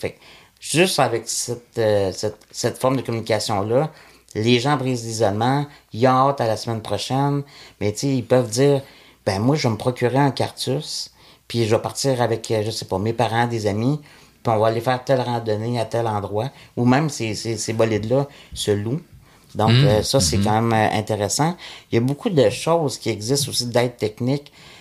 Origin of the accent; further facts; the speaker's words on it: Quebec City, Quebec, Canada; Puis moi, je suis arrivé, mais je suis de Québec en plus. Fait que je devais monter à Montréal de temps en temps.